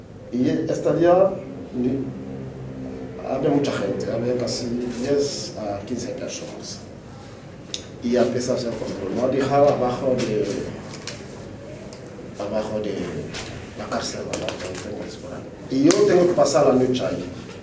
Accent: Guinea; Spanish is a second language; now in Spain; cuando le he presentado a la gente que yo soy de Guinea Conakry

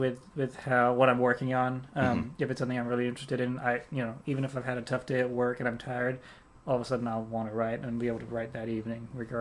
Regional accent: Spain; moved away as an adult; now in United Kingdom; I was born in Spain and raised there for 18 years, and then I came over here for college.

